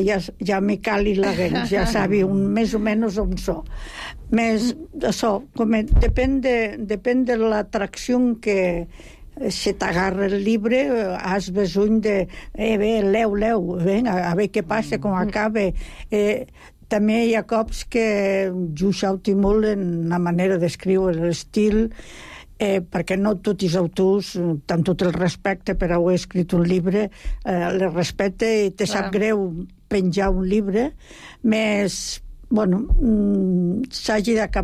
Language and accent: Catalan; La Seu d'Urgell, Catalonia, Spain; jo sóc de la Seu d'Urgell